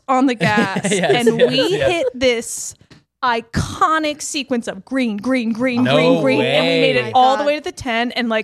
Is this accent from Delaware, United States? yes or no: yes; Delaware, United States; It is wild that people are like, well, what was it like growing up in Delaware?